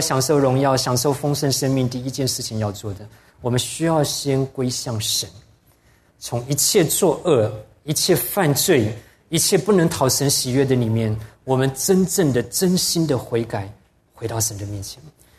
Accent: China; 所以刚才主牧师讲到我们中国人常犯的这些罪啊，我们会嫉妒啊，我们不肯饶恕啊

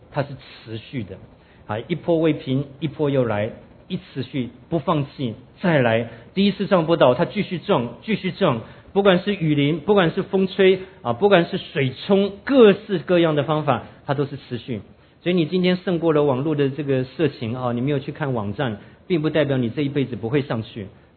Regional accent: Taiwan; 我们从小就在眷村干这件事的

